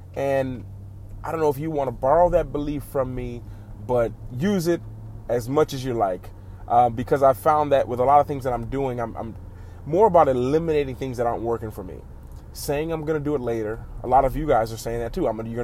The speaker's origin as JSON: {"language": "English", "town": "Cleveland", "region": "Ohio", "country": "United States", "tie": "born or raised there", "said": "I'm actually currently in Cleveland. I'm currently where my hometown."}